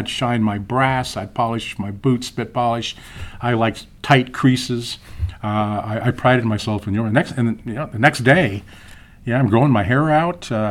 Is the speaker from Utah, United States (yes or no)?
no; Flagstaff, Arizona, United States; also born or lived in Tucson; I was born and raised in Flagstaff, and I wanted to go to the big city. And I was hired, went through the academy, and they sent me to Tucson